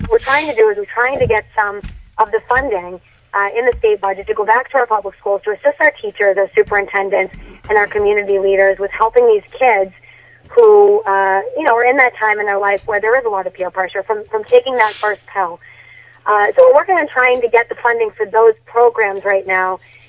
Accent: Methuen, Massachusetts, United States; as I told you, I hail from Methuen

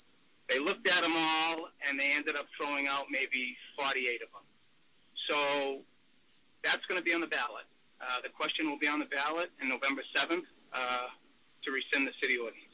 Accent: Salem, United States; I was born and raised in Salem.

